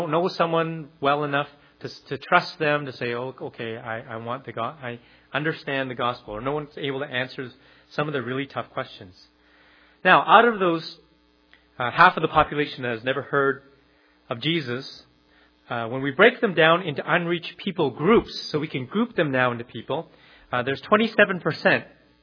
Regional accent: Calgary, Alberta, Canada; when I was growing up in Calgary

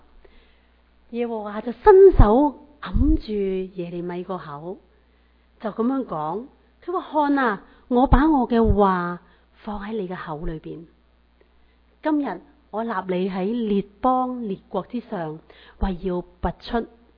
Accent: China; 西方的宣教士这样的来为我们中国人我们这一班的中国人我们现在有很多生活上面都很富足

